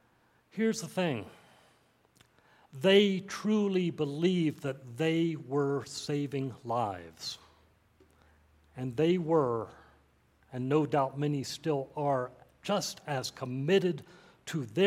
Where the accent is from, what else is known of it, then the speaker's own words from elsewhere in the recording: Tallahassee, Florida, United States; moved away as an adult; Shortly after I moved to North Carolina from my hometown of Tallahassee, Florida, back in the mid-1980s